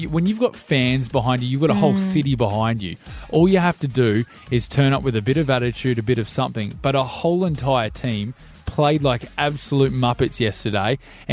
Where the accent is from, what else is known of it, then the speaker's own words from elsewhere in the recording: Sydney, New South Wales, Australia; born there; I was born in Western Sydney